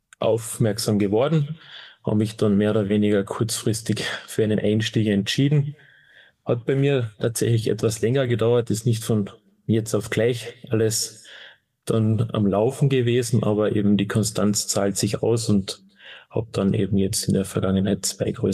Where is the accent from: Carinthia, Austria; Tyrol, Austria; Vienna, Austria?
Carinthia, Austria; Ich komme aus Österreich, aus Kärnten, ist ganz im Süden.